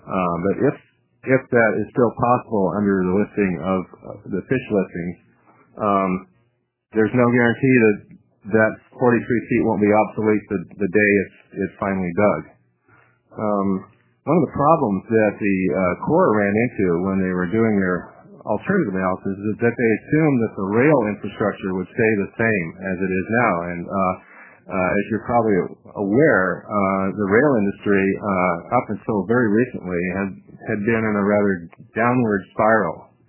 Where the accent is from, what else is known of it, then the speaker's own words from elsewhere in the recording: Portland, Oregon, United States; I'm actually from Portland. I'm not from that story.